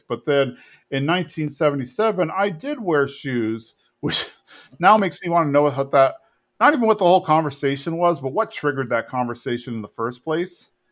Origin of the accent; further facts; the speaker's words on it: Texas, United States; Us growing up in Texas, anytime we hear Santa Anna, I think we immediately think, oh, yeah, Texas battle in Alamo.